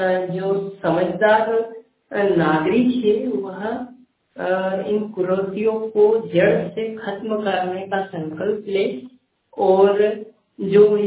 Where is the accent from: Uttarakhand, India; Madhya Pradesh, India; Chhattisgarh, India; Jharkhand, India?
Uttarakhand, India; Dewal; और मैं देवाल जिले से हूँ